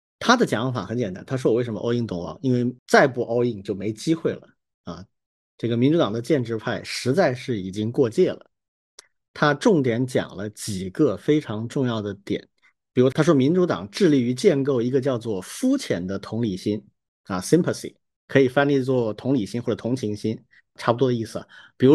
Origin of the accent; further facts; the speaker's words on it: China; 这个其实我们作为中国人其实是经常会心有戚戚焉的